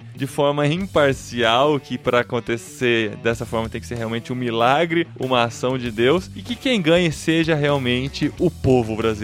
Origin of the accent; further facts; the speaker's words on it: Mozambique; Eu sou de Moçambique